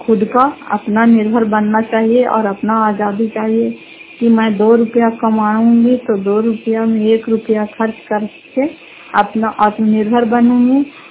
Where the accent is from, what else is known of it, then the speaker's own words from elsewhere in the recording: Fatehpur, Bihar, India; घर फतेहपुर पंचायत मकरौता, जिला नालंदा, खरापतरा ब्लॉक की निवासी हूँ।